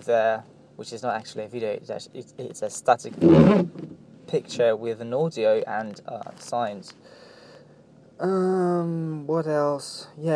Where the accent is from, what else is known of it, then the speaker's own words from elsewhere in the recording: Russia; first language Russian; English is a second language; Yeah, a Russian name, so my native language is Russian.